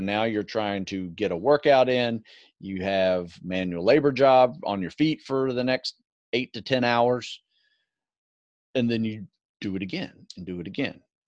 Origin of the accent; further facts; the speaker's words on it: Florida, United States; Growing up in Florida, it was always hot.